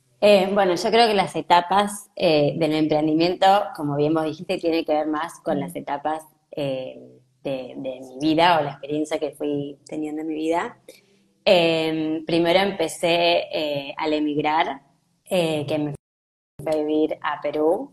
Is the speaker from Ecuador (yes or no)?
no; Argentina; now in Spain; Bueno, soy argentina, estoy en España, uh-huh. Pero soy expatriada hace ya poco más de 7 años.